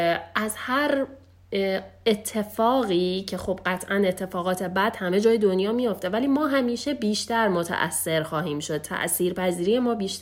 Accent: Iran; برای ما ایرانی ها به عنوان یه ایرانی اینو میگم

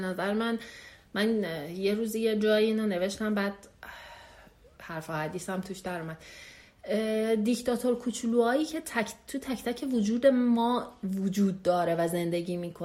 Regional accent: Iran; من خودم ایرانی هستم، ما ایرانی هستیم

